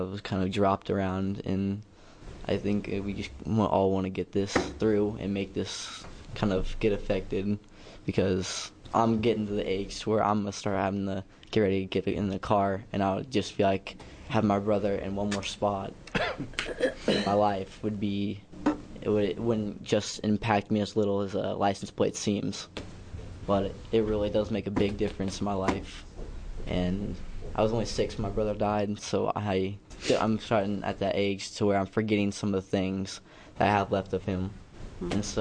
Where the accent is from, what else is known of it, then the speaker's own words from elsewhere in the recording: Tangent, Oregon, United States; I'm from Tangent, Oregon.